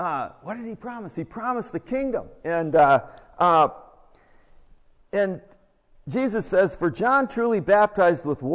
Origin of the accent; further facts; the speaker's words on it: Palo, Minnesota, United States; Let's see, my hometown was Palo. You don't know where Palo is. That's a little rural community south of Aurora, up in northern Minnesota, out in the swamp someplace, all right?